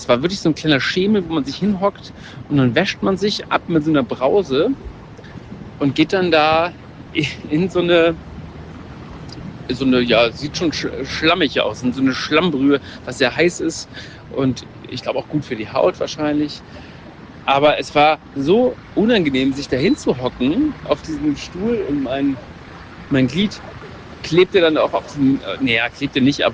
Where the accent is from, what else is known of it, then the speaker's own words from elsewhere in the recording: Germany; ja, ich bin Deutscher, habe ich dann gesagt.